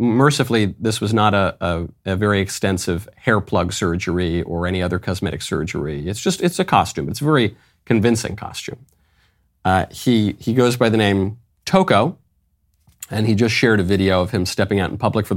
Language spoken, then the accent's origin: English; New York, United States; also born or lived in Los Angeles; I grew up in New York. I grew up in LA.